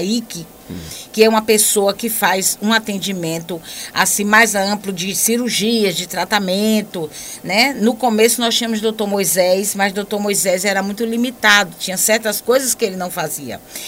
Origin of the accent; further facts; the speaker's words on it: Feira de Santana, Bahia, Brazil; born there; also born or lived in Salvador; eu não sou ipiraense, eu nasci em Feira de Santana e morava em Salvador.